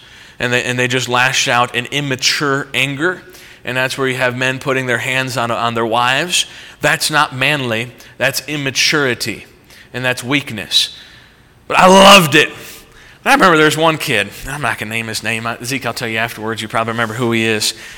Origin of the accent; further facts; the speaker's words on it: Indiana, United States; We had camp a little bit differently when I grew up in Indiana, and I loved it.